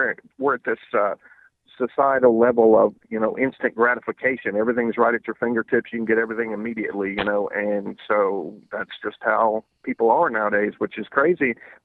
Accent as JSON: {"language": "English", "country": "France", "tie": "born or raised there", "said": "Well, I was born and raised in France, and I say Lafayette."}